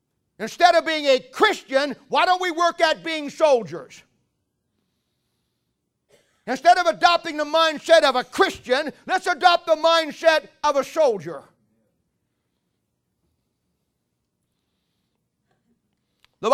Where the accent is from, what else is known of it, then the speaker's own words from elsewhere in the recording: Ohio, United States; It takes me back to my childhood as I was growing up in Ohio.